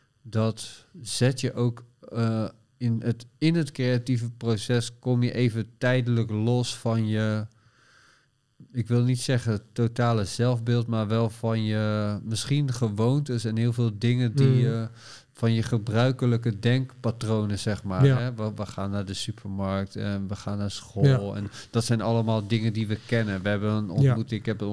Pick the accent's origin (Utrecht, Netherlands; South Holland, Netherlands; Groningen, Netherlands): South Holland, Netherlands; Gorinchem; ik kom uit Gorinchem. En dat was een klein stadje.